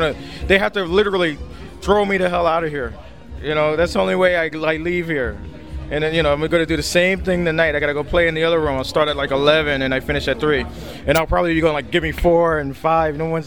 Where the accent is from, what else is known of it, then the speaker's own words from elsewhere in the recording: New Jersey, United States; also born or lived in New York; Yeah, but no, I'm actually from the States. My original home is New Jersey. I moved to New York for a little while, and I got bored with it, so I moved back to Jersey.